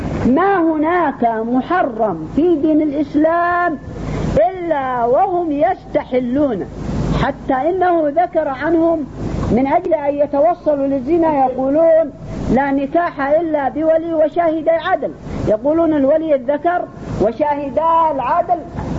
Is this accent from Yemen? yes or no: yes; Yemen; عندنا في اليمن